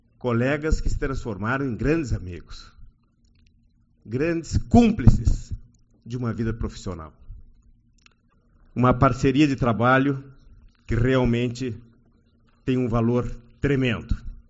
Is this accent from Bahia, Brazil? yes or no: no; Uruguaiana, Rio Grande do Sul, Brazil; uruguaianense, adoro ser uruguaianense. Participo de congressos, vou a Porto Alegre, vou a São Paulo e sempre falo que sou de Uruguaiana.